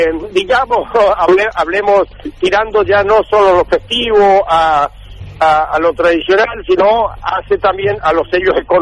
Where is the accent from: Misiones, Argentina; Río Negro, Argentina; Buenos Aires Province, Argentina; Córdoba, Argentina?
Misiones, Argentina; Oberá; Oberá, Misiones.